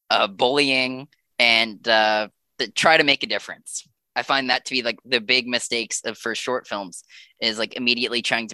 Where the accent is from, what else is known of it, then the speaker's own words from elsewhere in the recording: Alberta, Canada; also born or lived in British Columbia; I ended up flying back to Alberta, to my hometown.